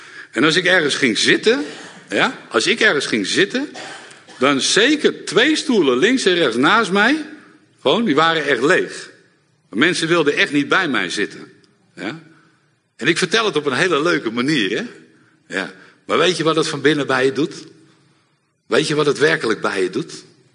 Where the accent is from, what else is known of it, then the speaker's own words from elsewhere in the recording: Haarlem, North Holland, Netherlands; Ik kom uit Haarlem vandaan.